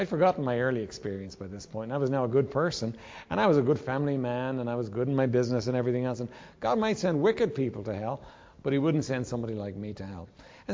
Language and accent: English; Ireland; I was raised in Ireland, obviously, born, raised Roman Catholic